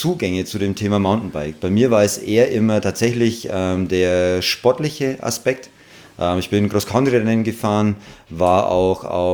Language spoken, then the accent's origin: German; Treuchtlingen, Bavaria, Germany; Ich bin hier in der Region Treuchtlingen auch geboren